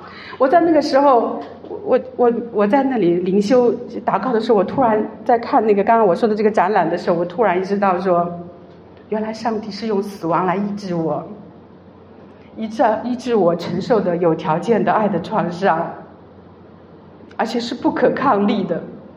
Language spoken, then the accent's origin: Chinese; China; 我是1979年出生，在中国大陆成长，都知道那个年代的时候有计划生育